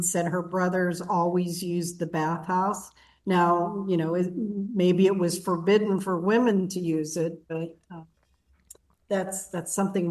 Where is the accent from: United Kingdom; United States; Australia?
United States; North Braddock, Pennsylvania; I know I grew up in North Braddock, so I remember using the library